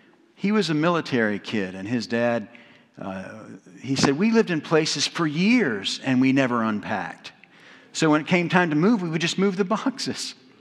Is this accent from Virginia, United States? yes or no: yes; Hampton, Virginia, United States; We grew up there in Hampton, where to the left on the water, there was Fort Monroe, and to the right on the water, there was Newport News Point